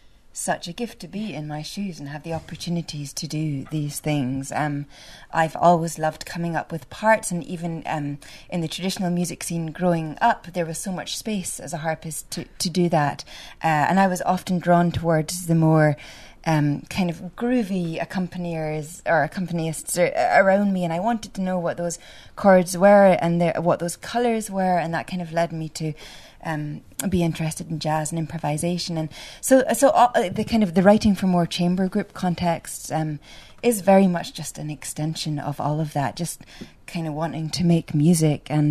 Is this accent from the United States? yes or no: no; Edinburgh, Scotland, United Kingdom; Yeah, I'm from Edinburgh. Yeah, it's lovely to be here with a fellow Scot.